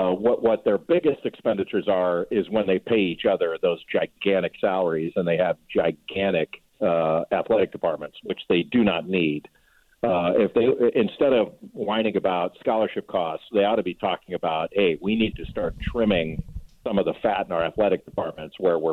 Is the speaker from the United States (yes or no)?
yes; Los Angeles, California, United States; I grew up in Los Angeles